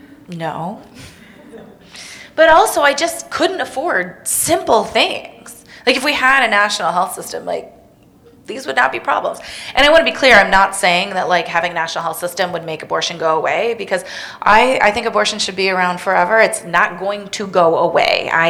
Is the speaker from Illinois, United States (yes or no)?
yes; Evanston, Illinois, United States; Chicago, I had it just up the street, I'm from Evanston.